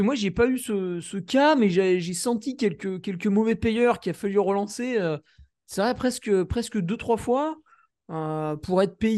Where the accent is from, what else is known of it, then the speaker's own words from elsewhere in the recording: Auvergne-Rhône-Alpes, France; En tant que bon Savoyard, si on te demande 1 euro de trop, ça énerve.